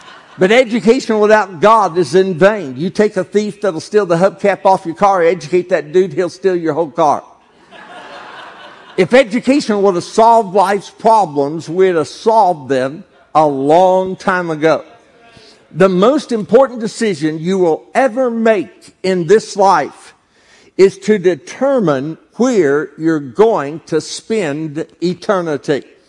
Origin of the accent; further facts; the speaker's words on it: Dallas, Texas, United States; born there; I was born on March the 1st, 1949 in Dallas, Texas